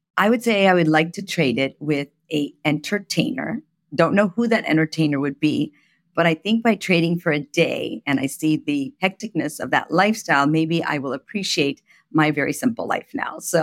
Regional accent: Oxford, Ohio, United States; So I grew up in a small town called Oxford, Ohio.

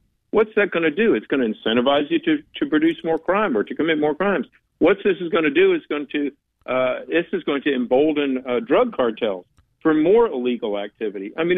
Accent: North Carolina, United States; seeing as how I'm from North Carolina, hearing about this unsweet tea.

